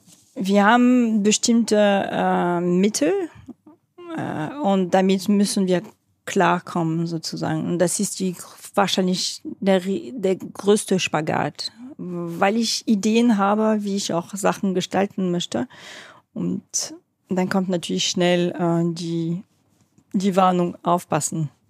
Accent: France; Und also als Französin kann ich wirklich sagen, wir haben noch viele Filme im Kino gesehen, mit der Schule sozusagen.

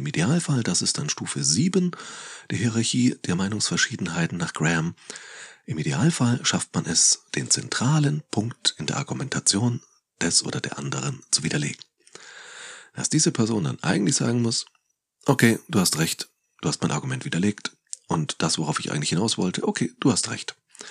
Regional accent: Nuremberg, Bavaria, Germany; born there; als gebürtiger Nürnberger, ich habe es mir nicht ausgesucht

